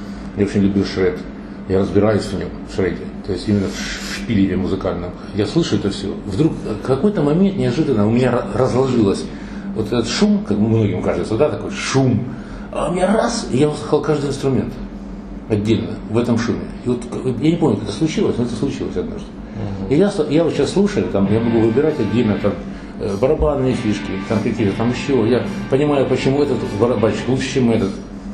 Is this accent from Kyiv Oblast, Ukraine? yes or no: no; Kharkiv, Kharkiv Oblast, Ukraine; Да, хотя я же харьковчанин, я же никуда не уезжал потом.